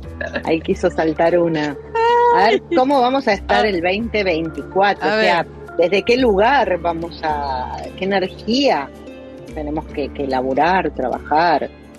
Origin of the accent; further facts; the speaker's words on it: Argentina; Ahí somos muy los argentinos.